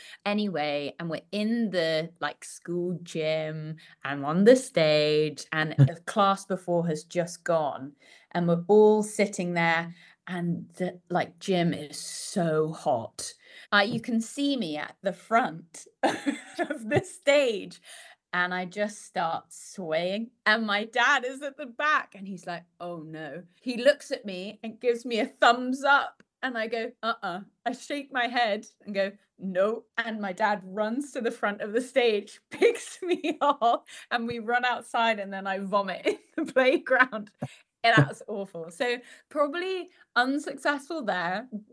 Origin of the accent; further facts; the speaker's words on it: Chichester, South East England, United Kingdom; But growing up in Chichester was a really, I think more in terms of rather than geographically, but in terms of the support network I had there, really pulled me into my own.